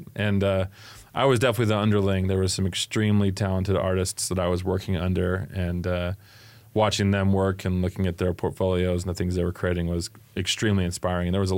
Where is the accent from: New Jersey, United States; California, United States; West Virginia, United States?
California, United States; Buena Park; So I'm originally from California. Family grew up there. I grew up in Buena Park, California is where we started.